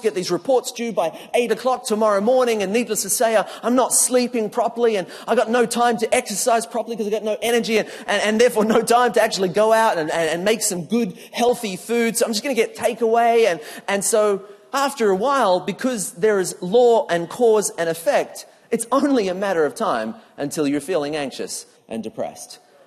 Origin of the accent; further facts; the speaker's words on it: Queensland, Australia; I come from Queensland, man.